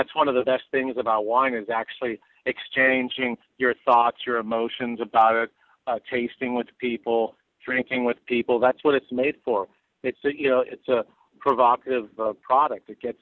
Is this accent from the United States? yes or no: yes; Los Angeles, California, United States; also born or lived in Europe; You know, I moved away to Europe 25 years ago, and now I've come back. Actually, was born and raised in Los Angeles.